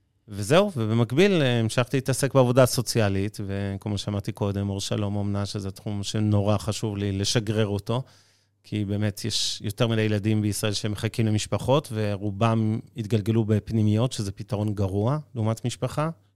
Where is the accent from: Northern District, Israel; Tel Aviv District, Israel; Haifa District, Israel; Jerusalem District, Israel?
Tel Aviv District, Israel; Ramat Gan; כי גדלתי ברמת גן